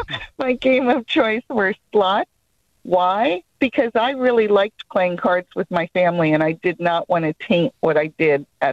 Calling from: North Carolina, United States; Well, I'm calling you from North Carolina, but I live in New Jersey.

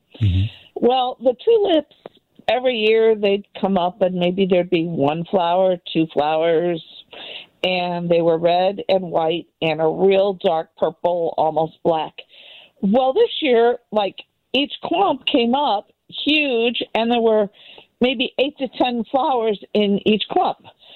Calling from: St. Louis, Missouri, United States; St. Louis City.

